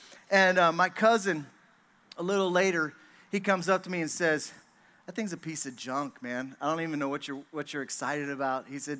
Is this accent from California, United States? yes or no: no; Pennsylvania, United States; When I was about 10 years old, I grew up in Pennsylvania, and my dad would actually like try to catch these alligator turtles.